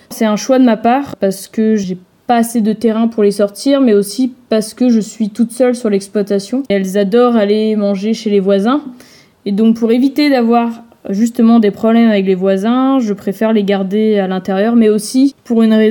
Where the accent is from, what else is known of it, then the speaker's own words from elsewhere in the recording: Bannalec, Brittany, France; Je suis de Banalec, je suis du Finistère, la Sud.